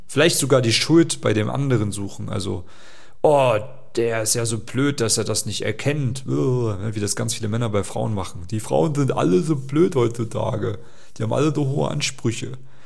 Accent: East Germany, Germany; Ich komme aus Ostdeutschland. Ja, ich bin Ösi. Ich bin geboren, da gab es die Mauer nicht mehr. Also ich bin nicht in der DDR geboren

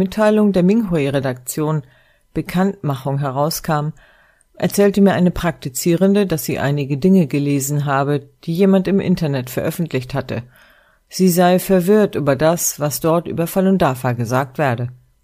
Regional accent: China; Ich stamme auch aus China.

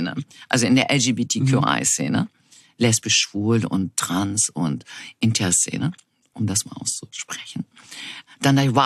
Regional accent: Berlin, Germany; also born or lived in Munich / Dortmund / Essen / Izmir; ich bin in Deutschland geboren, in München bin ich geboren, aber habe noch nie dort gelebt. Seit meinem 6., 7. Lebensjahr befinde ich mich in Berlin. Dazwischen war ich in Dortmund, Essen und in Izmir in der Türkei.

